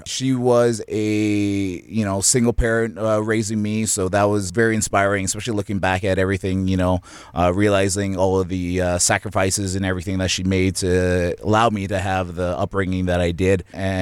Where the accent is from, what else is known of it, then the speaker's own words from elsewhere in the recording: Edmonton, Alberta, Canada; My family is from Slave Lake area in Canuso. Everyone's from Canuso there. And born and raised in Edmonton.